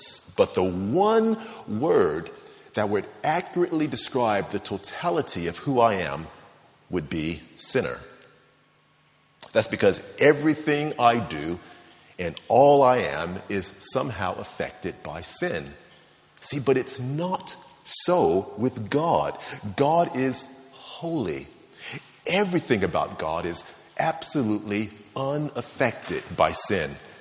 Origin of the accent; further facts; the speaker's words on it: United States; now in Exeter, United Kingdom; I'm tall, I'm black, I'm an American, I'm 53 years old, I love sports and food and cooking and board games